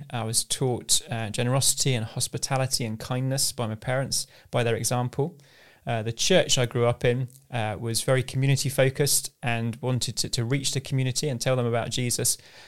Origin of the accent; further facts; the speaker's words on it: Southend, East of England, United Kingdom; So growing up in Southend